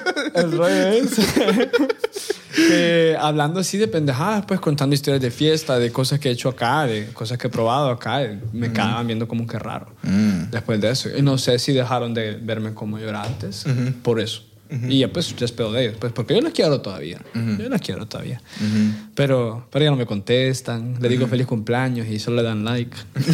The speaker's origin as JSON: {"language": "Spanish", "country": "Honduras", "tie": "born there", "said": "cosas que nací en Honduras."}